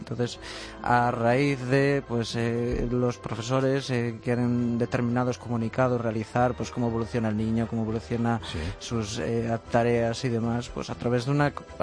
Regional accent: Galicia, Spain; Pues como mi acento determina, en Galicia.

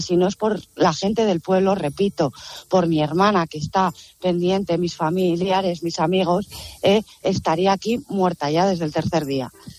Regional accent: Spain; una ciudadana española, porque soy española

